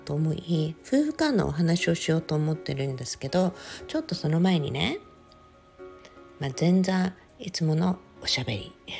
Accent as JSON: {"language": "Japanese", "region": "Okinawa", "country": "Japan", "said": "もちろん地元沖縄ってことでね"}